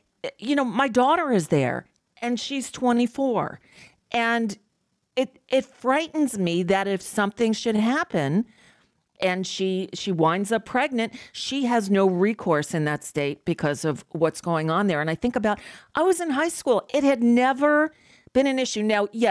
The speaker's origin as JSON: {"language": "English", "region": "Florida", "country": "United States", "tie": "born or raised there", "said": "I grew up in South Florida, and I went to Hollywood Hills High School"}